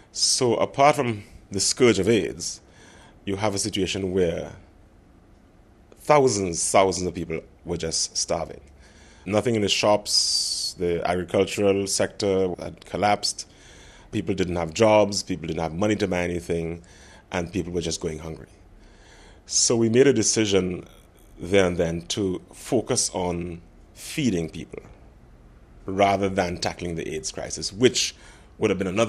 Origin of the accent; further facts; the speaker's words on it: Kingston, Jamaica; I am from Kingston, Jamaica.